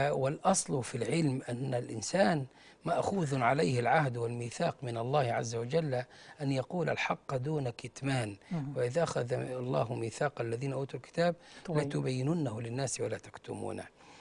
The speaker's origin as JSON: {"language": "Arabic", "country": "Egypt", "said": "عندنا في مصر"}